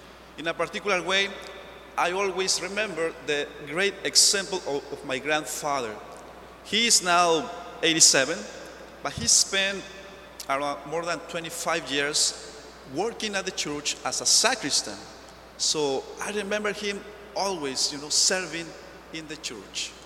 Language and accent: English; Michoacán, Mexico; now in New Orleans, United States; In my personal experience, I moved from Mexico. I am from a very small village in Michoacán, Mexico.